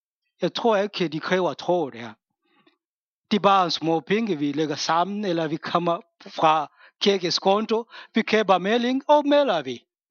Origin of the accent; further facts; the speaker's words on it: DR Congo; Danish is a second language; now in Denmark; vi arbejder i Afrika, i Kongo, hvor jeg kommer fra.